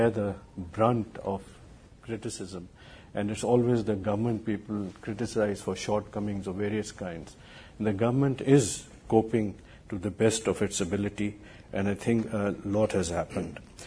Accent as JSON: {"language": "English", "country": "Pakistan", "said": "Also like to take this opportunity as a Pakistani, though I don't represent the government, to thank the United States"}